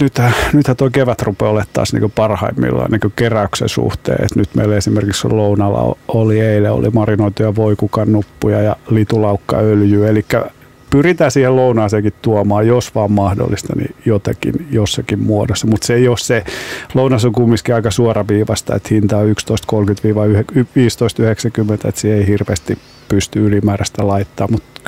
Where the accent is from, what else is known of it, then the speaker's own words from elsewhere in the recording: Savo, Finland; Et mä oon niinku Savosta